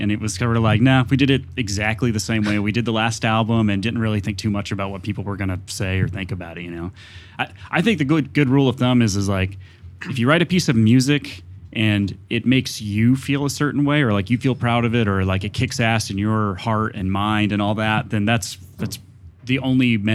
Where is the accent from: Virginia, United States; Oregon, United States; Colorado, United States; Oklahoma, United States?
Oklahoma, United States; Oklahoma City; I mean, we're from Oklahoma City, which for people that don't know, it's, you know, it's a relatively small city in like dead center in the middle of America.